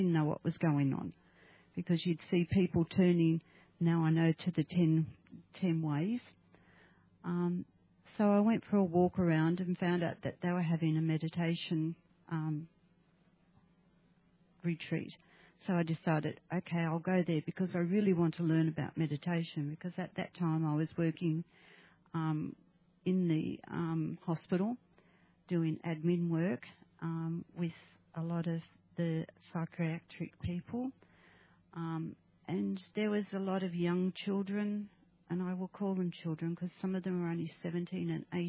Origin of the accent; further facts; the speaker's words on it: Sydney, New South Wales, Australia; also born or lived in Cairns; Originally, I am from Sydney. I was born here in Australia.